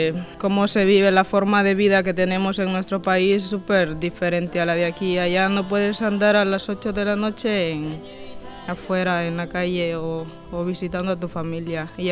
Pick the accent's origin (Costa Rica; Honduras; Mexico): Honduras; moved away; De Honduras.